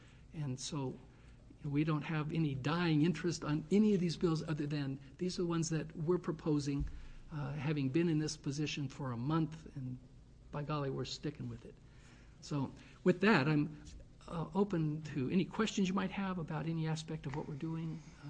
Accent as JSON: {"language": "English", "town": "Central Point", "region": "Oregon", "country": "United States", "said": "I come from Southern Oregon, right? I'm from Central Point. There's very few minorities there."}